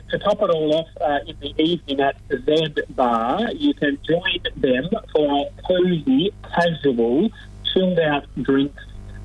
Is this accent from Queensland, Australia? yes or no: no; Shepparton, Victoria, Australia; Tomorrow, my hometown of Shepparton, I'm in Bendigo today, but my hometown of Shepparton, we'll be hosting a morning tea